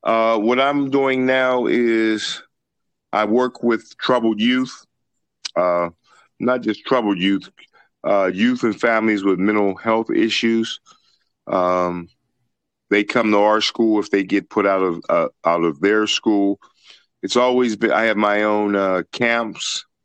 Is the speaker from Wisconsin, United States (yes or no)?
no; New Kensington, Pennsylvania, United States; I'm bringing a Boys and Girls Club to my hometown of New Kensington.